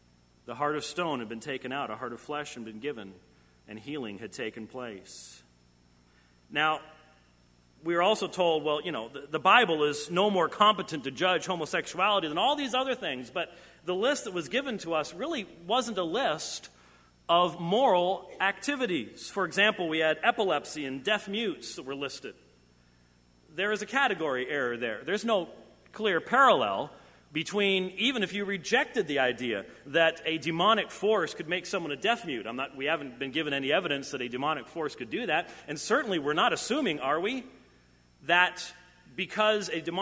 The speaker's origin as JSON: {"language": "English", "town": "Minneapolis", "region": "Minnesota", "country": "United States", "tie": "born or raised there", "said": "I was raised in Minneapolis, for crying out loud, where it's nice and cold."}